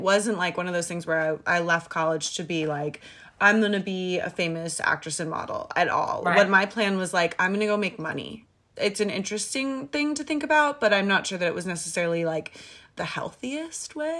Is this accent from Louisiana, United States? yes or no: no; California, United States; I'm from California.